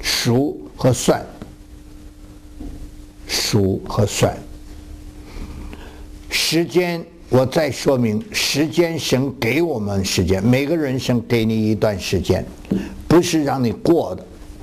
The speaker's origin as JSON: {"language": "Chinese", "country": "China", "said": "我们中国人讲忠言什么逆耳"}